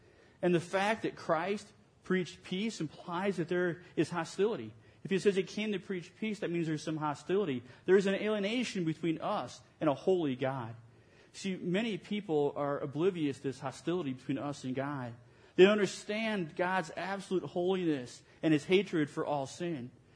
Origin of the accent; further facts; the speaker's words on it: Indiana, United States; You know, I grew up in Northwest Indiana, kind of a suburb of Chicago. And I grew up in a city, and that was my vision. And I went to school at Indiana State. I moved to Indianapolis.